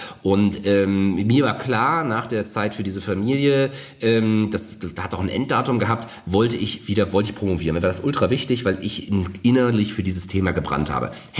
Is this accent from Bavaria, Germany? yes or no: no; Niestetal, Hesse, Germany; also born or lived in Cologne; Dann sind wir in die Nähe von Kassel gezogen, Niestetal, Heiligenrode. Ist schon dörflich, also auch so ein Vorort, aber eher so dörflich gewesen.